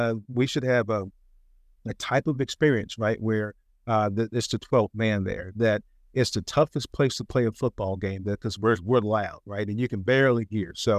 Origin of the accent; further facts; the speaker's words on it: Dallas-Fort Worth, Texas, United States; And I'm a Texan, okay? And I grew up in Dallas-Fort Worth area.